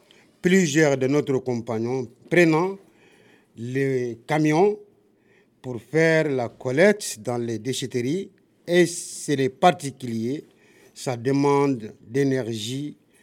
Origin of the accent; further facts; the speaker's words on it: Mali; French is a second language; now in France; je suis malien.